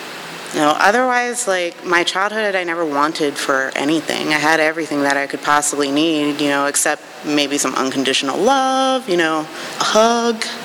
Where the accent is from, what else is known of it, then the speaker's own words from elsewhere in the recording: Baltimore, Maryland, United States; born there; So I was born in Baltimore, Maryland. I have three older sisters.